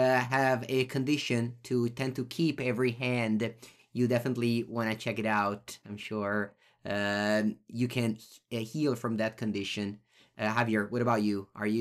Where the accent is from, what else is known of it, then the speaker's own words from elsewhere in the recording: Italy; I'm your host from Italy